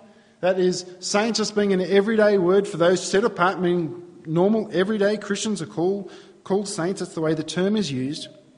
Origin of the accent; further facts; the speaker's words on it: New South Wales, Australia; even though I grew up in New South Wales